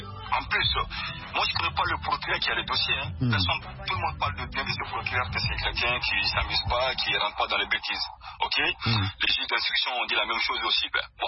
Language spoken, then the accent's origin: French; Mali; Moi, en tant que Malien, citoyen du monde, je respecte ce monsieur parce que c'est mon nouveau président.